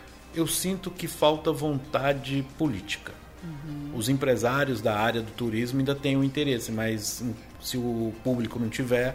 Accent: Brasília, Federal District, Brazil; Eu sou natural de Brasília

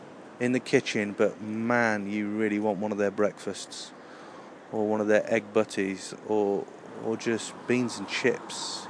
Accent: Rugby, West Midlands, United Kingdom; also born or lived in Coventry; I definitely spent the most time here in Rugby Town. But I was born in Coventry. So this whole area is very familiar to me.

